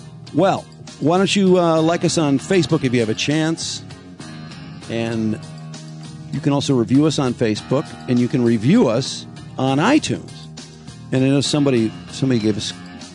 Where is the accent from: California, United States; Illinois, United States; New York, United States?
Illinois, United States; Chicago; Because I grew up in Chicago, and it was Rocky Colavito